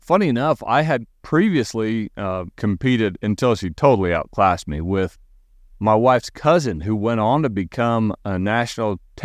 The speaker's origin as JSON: {"language": "English", "region": "Utah", "country": "United States", "tie": "born there", "said": "So I kind of claim it as my honest-to-goodness home state, even though I was born in Utah."}